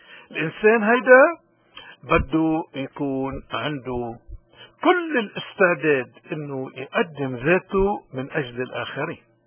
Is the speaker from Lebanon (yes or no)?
yes; Lebanon; كلبنانيين نحن اليوم وبلدنا عم بمر بهالأزمات المتلاحقة